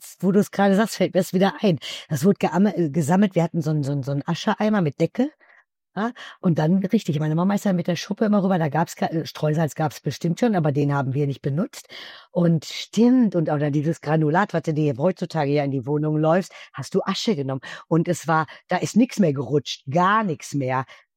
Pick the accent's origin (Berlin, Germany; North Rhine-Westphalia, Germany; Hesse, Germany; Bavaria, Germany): North Rhine-Westphalia, Germany; ich bin jetzt etwas älter, ich kenne noch hier, ich komme aus dem Ruhrgebiet, ich kenne das noch, nach draußen zu gehen oder in den Keller zu gehen und die Kohleschaufel voll zu machen.